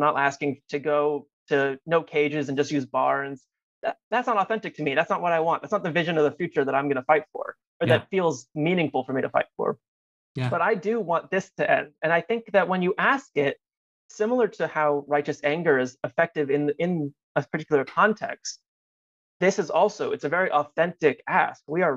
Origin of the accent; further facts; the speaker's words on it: Colorado, United States; he's Colorado, which I'm from Colorado.